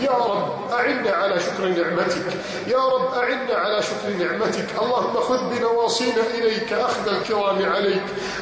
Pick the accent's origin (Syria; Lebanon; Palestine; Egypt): Egypt